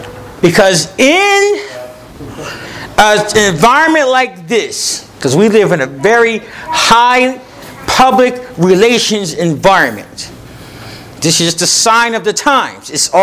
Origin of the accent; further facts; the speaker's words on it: East Coast, United States; I don't mean no harm because I'm from the East Coast too